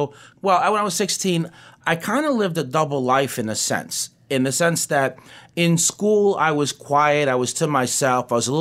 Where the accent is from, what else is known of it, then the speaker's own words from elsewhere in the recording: Peekskill, New York, United States; No, I grew up in Peekskill in Westchester County.